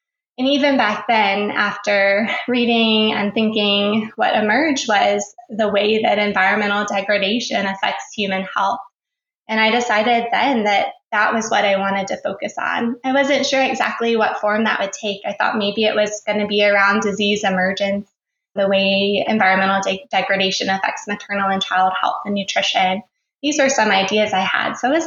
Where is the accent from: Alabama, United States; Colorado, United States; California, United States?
Alabama, United States; I went home. I am originally from Alabama.